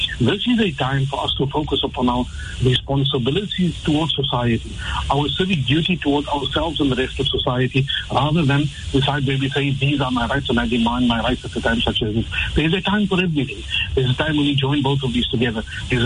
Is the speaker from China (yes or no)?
no; South Africa; And as Muslims, first of all, as South African citizens, we should already have made the decision that we're going to adopt the mode of behavior that stretches to the best advantage of society.